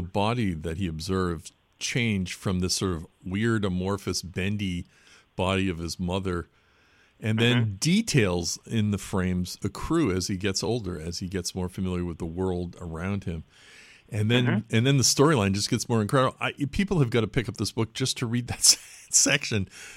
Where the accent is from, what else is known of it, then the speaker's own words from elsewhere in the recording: Watertown, Massachusetts, United States; but I grew up in Watertown outside of Boston, and it was a little town